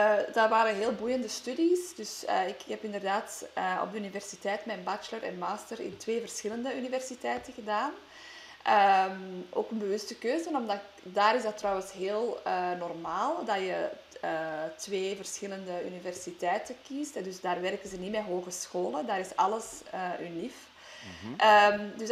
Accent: Flanders, Belgium; accent: Flemish; Dus ben ik volledig, toch mijn Vlaams helemaal terug met het nodige accent. Ja. Maar dat is gewoon, dus als kind opgroeiend heb ik Engels buiten het huis heel vaak gebruikt. Of voornamelijk. En thuis praten wij dan wel Nederlands.

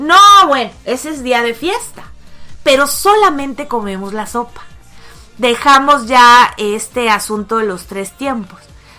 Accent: Mexico; Entonces sí, somos los mexicanos un país sopero. Lo somos, definitivamente.

